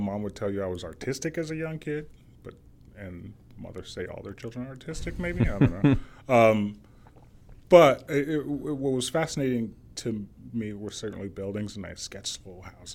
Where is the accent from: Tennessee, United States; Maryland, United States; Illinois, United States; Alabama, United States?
Alabama, United States; Tuskegee; Tuskegee, like probably any small town USA, is very isolated. At the time, it was less than 9,000 people, maybe.